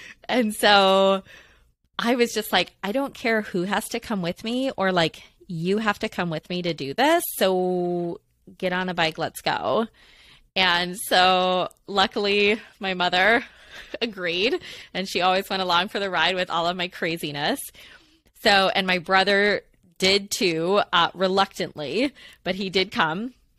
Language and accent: English; Wisconsin, United States; That was our department store in our rinky dink little town where I grew up in Wisconsin, and like Kmart basically